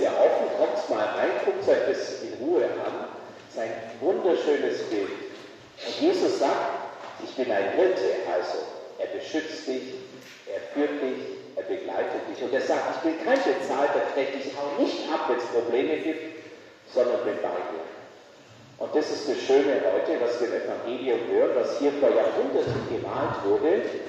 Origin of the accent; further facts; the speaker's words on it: Bavaria, Germany; Aus der Ecke, wo ich herkomme, zwischen Menningen und Kempten, gibt es Maria Steinbach